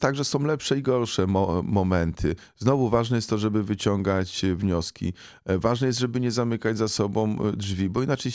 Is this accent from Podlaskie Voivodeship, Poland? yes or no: no; Wrocław, Lower Silesian Voivodeship, Poland; born there; Ja też jestem urodzonym wrocławianinem. Jestem dumny ze swojego miasta.